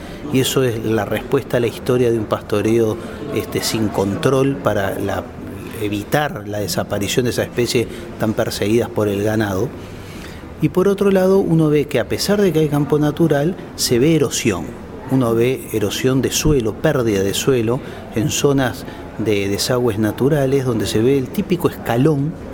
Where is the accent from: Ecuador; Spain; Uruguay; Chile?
Uruguay; nuestro acervo cultural como uruguayos